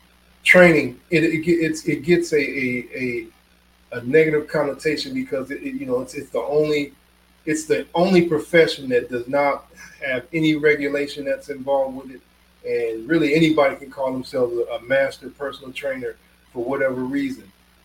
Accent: Indiana, United States; moved away; I living here in Florida, I try to take advantage of it I grew up in the Midwest and in Indiana, you know, there's no beaches there.

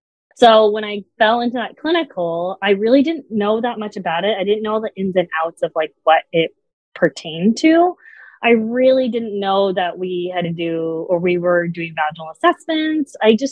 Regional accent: Laguna Niguel, California, United States; I'm from Laguna Niguel, which is actually where your clinic is

